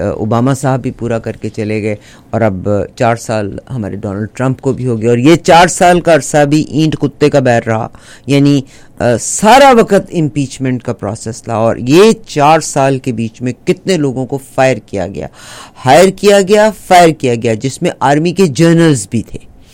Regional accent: Pakistan; مگر میں بھی پاکستانی ہوں

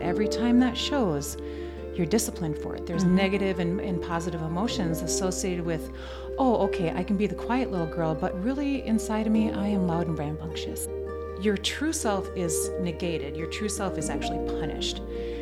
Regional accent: Wisconsin, United States; now in Minnesota, United States; I grew up in Wisconsin, moved to Minnesota. Here we are.

